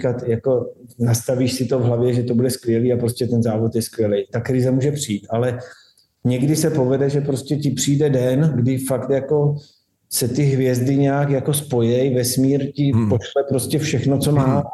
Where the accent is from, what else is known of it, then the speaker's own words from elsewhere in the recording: Bohemia, Czechia; že prostě jsem z Čech